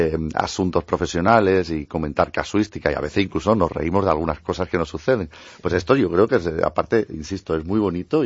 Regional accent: Málaga, Andalusia, Spain; yo soy un economista de Málaga, con asesor fiscal

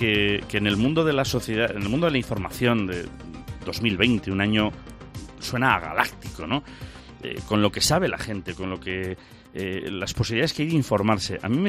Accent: Salamanca, Castile and León, Spain; yo crecí en Salamanca

